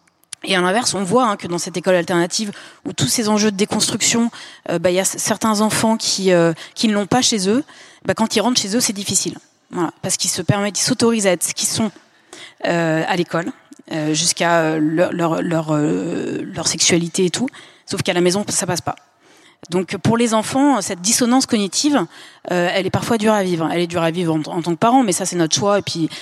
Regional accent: Lyon, Auvergne-Rhône-Alpes, France; On est de Lyon et les autres sont dans la banlieue plutôt favorisée lyonnaise.

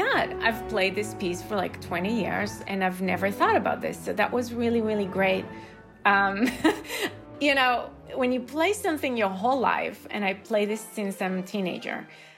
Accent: Israel; English is a second language; And here I'm coming from Israel

